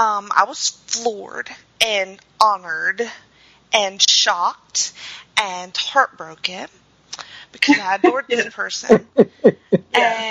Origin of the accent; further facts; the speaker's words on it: the South, United States; I'm a girl from the South.